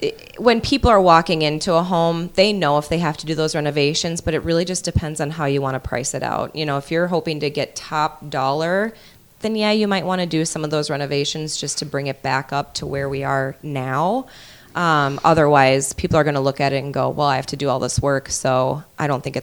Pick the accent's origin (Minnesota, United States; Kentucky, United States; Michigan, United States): Minnesota, United States; Winona; I'm from Winona.